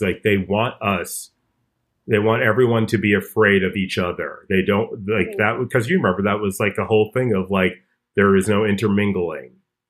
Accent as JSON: {"language": "English", "town": "Chicago", "region": "Illinois", "country": "United States", "tie": "born or raised there", "said": "But I mean, I grew up in Hyde Park in Chicago"}